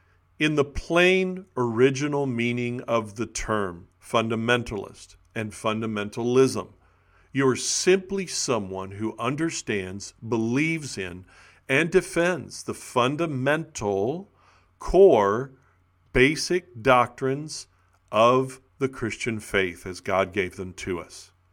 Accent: the South, United States; And yes, I'm from the South and still live and minister in the South.

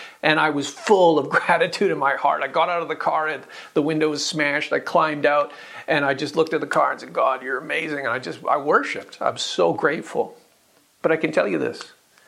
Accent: Kelowna, British Columbia, Canada; I was on a long trip driving between my hometown of Kelowna, to Vancouver

